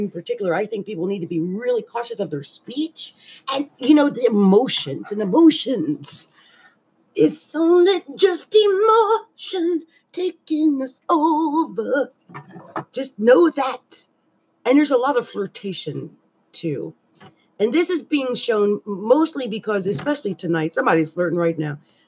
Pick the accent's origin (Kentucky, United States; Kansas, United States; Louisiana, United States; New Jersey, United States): New Jersey, United States; Water. I never say it right. I'm from New Jersey. Give me a break. And I was raised by a Puerto Rican man.